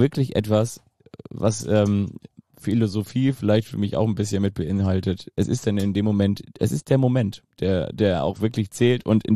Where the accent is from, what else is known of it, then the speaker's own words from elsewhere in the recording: Kiel, Schleswig-Holstein, Germany; wie man das so macht, ne, als Kieler